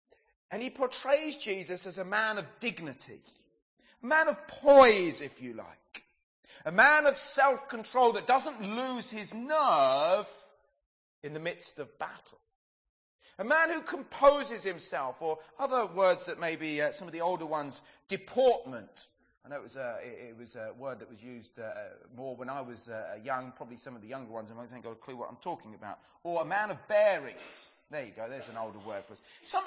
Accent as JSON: {"language": "English", "region": "England", "country": "United Kingdom", "said": "We as English people are very, very different to the French, who are very different to the Spanish."}